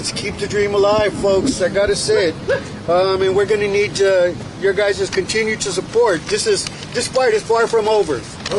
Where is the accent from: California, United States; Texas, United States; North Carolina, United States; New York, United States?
California, United States; Cabazon; I'm from the Morongo Band of Mission Indians near Cabazon, California.